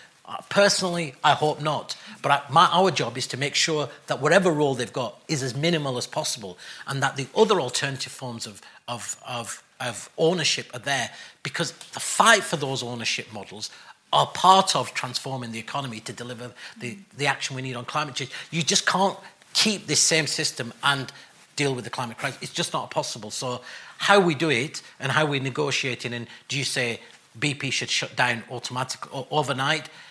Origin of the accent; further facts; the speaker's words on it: North West England, United Kingdom; when aerospace in Lancashire, I forgot about Lucas Aerospace from my hometown.